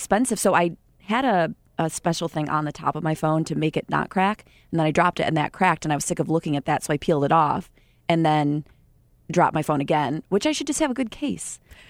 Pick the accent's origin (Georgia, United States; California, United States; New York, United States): New York, United States; I sound like white trash because I'm from upstate New York, and it's basically like the Midwest there. And there's tons of like meth and trailers.